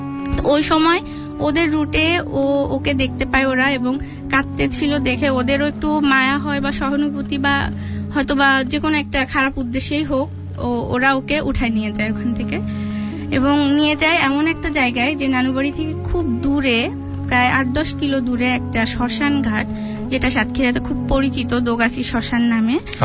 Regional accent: Azimpur, Dhaka Division, Bangladesh; এসেছি আজিমপুর থেকে।

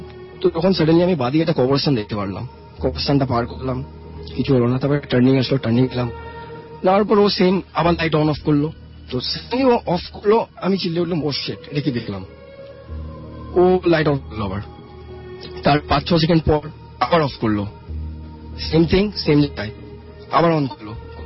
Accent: Chittagong, Chittagong Division, Bangladesh; now in Kolkata, India; আমি চিটাগাং ছেলে, বাট পড়াশোনার কারণে আমি কলকাতায় থাকি।

